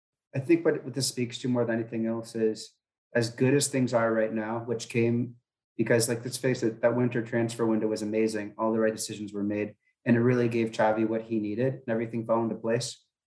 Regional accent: United States; Well, I'm an American who has nothing to lose

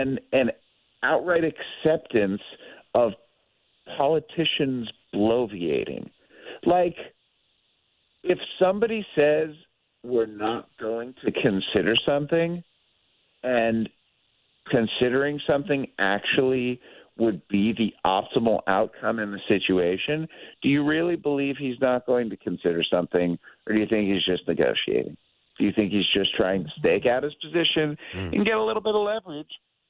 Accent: Cleveland, Ohio, United States; And number two, I grew up in Cleveland and I had a team that I loved move.

